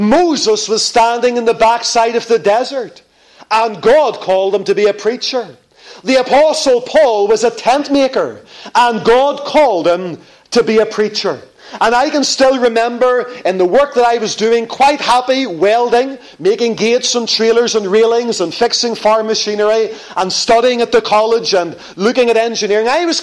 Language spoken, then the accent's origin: English; Lisburn, Northern Ireland, United Kingdom; I came from Lisburn. Some people think I came from Belfast, but I came from Lisburn, okay?